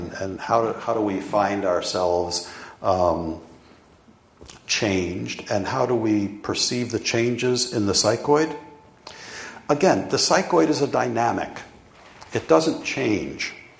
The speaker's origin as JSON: {"language": "English", "region": "East Coast", "country": "United States", "tie": "born or raised there", "lives_now": "Olympia, United States", "said": "And living in Olympia is tough. You know, I grew up on the East Coast, you know, where it was all in a Dutch community."}